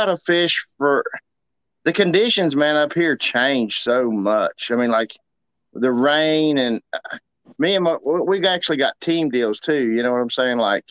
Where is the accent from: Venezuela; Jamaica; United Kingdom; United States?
United States; Pipestone, West Virginia; from Pipestone, West Virginia, and I have catfish.